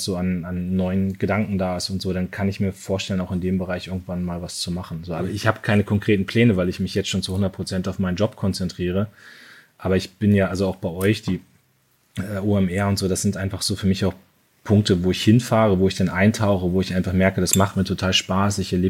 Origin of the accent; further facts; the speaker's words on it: Munster, Lower Saxony, Germany; also born or lived in Soltau; ich bin in Soltau geboren, in Munster, also nicht Münster, sondern Munster aufgewachsen, in Lüneburger Heide